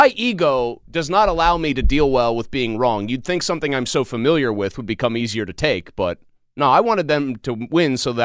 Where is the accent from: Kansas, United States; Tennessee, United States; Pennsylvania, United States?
Pennsylvania, United States; Ross Township; also born or lived in Pittsburgh; telling me to move back where I'm from, Ohio, today, despite being born at Passavant Hospital and growing up in Ross Township.